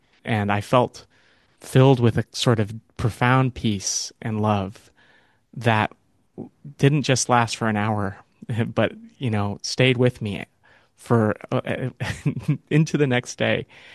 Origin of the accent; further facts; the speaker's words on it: California, United States; I grew up in the Sierra Nevada mountains of California, and I grew up next to the Yuba River and Lake Tahoe